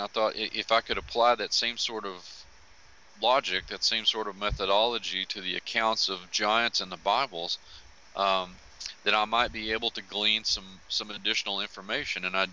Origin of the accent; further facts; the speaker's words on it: Texas, United States; I think that even in my home state in Texas, there have been some really significant finds.